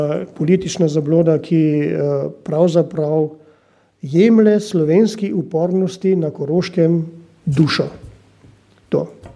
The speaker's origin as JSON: {"language": "Slovenian", "region": "Carinthia", "country": "Austria", "said": "s katero se imamo kot koroški Slovenci pogajati ali pa štritati"}